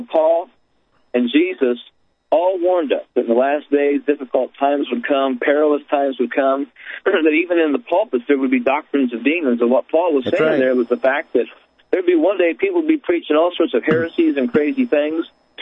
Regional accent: Jasonville, Indiana, United States; born there; Well, I was born in Jasonville, Indiana, a little town south of Terre Haute, Indiana.

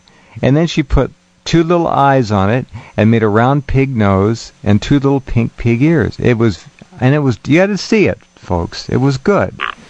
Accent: Santa Barbara, California, United States; I'm from Santa Barbara, as you know.

